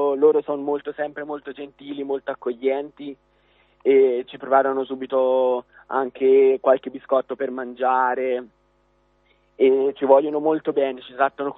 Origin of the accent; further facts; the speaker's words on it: Ostra, Marche, Italy; vengo da Ostra, ho 16 anni, ne faccio 17 a dicembre